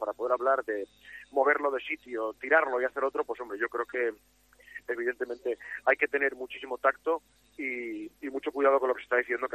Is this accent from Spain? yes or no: yes; Gijón, Asturias, Spain; born or raised there